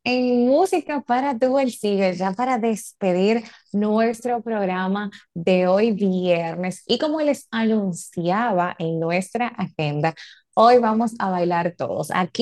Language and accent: Spanish; Dominican Republic; Como buenos dominicanos, aquí vamos a bailar un merenguito